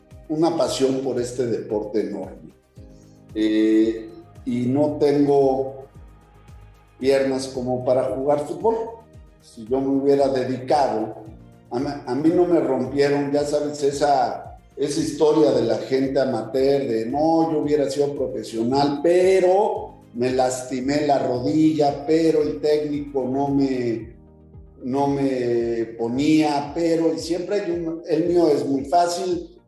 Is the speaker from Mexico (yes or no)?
yes; Mexico; que no ha sido nuestro fuerte en los últimos 30 años como mexicanos.